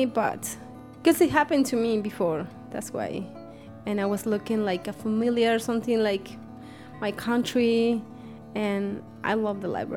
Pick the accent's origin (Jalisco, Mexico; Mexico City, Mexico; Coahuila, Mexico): Jalisco, Mexico; Guadalajara; English is a second language; I'm from Guadalajara, Mexico. I have been living here for 12 years.